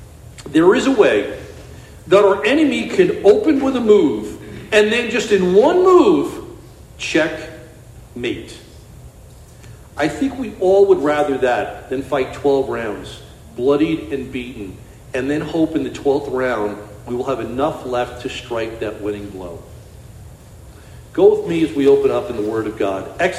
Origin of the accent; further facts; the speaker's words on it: New York, United States; Even though I'm from New York, I loved Lawrence Taylor